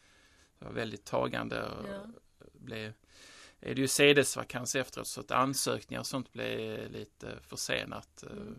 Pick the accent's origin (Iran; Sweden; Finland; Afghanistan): Sweden; Lund, Skåne; Då så gick jag till Dominikanerna i Lund, i min hemstad, och jag sa att jag ville veta mer om katolsk tro.